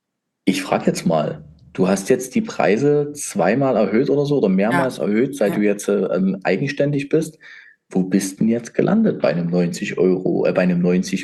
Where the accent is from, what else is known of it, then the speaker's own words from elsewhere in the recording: Leipzig, Saxony, Germany; Leipzig, in meine Heimat.